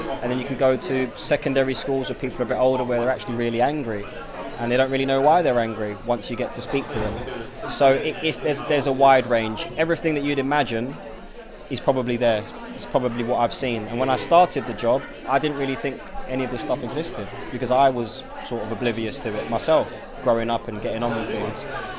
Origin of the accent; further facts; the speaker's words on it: London, United Kingdom; born there; I was born in London.